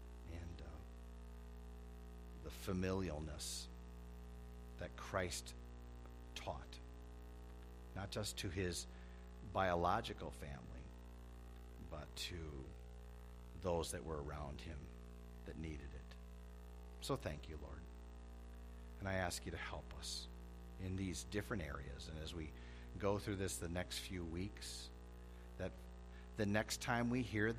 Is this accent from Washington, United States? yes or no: no; Chicago, Illinois, United States; My hometown, Chicago, my heart breaks over the constant killing that is going on in the streets there.